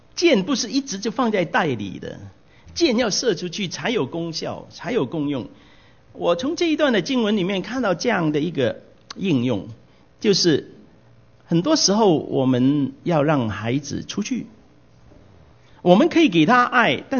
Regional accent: China; 弟兄姐妹，我们有时候做中国人的父母啊，我们就不懂得放手啊，什么都抓紧，抓得紧紧的。

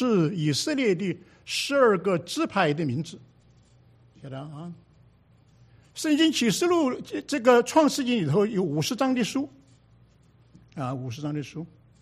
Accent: China; 犹太人算第一但我们中国人也不差

